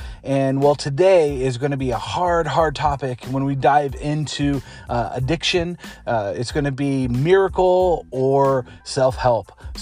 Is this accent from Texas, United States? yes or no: no; Long Beach, California, United States; Growing up, I was born in Long Beach, California. I was raised, our family kind of, if I look back on it, struggled